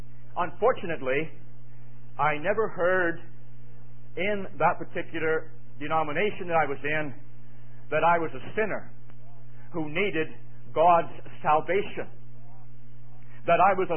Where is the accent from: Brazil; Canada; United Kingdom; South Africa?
Canada; Saint John, New Brunswick; born there; I was born in St. John, New Brunswick, which is a province of Canada, a city of around 100,000 people. And I was the oldest of seven children